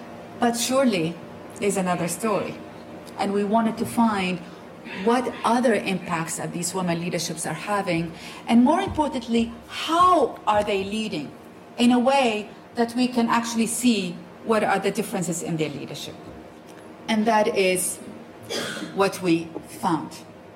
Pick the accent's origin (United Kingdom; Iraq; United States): Iraq; I come from Iraq, huh? A country that really has been, it's on their knees. I just came back from the country.